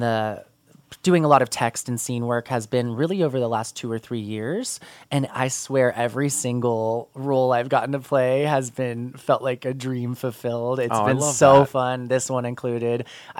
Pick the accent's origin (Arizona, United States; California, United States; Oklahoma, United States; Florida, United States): Arizona, United States; Phoenix; now in Colorado, United States; And then I'm from Phoenix. I've done a handful of shows at my home theater.